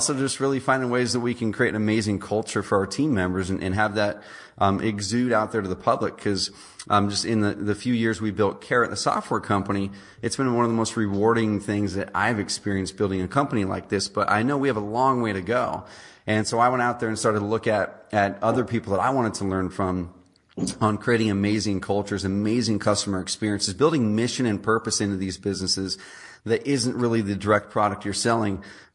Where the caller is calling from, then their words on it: Roseburg, Oregon, United States; I'm calling in from Roseburg, Oregon.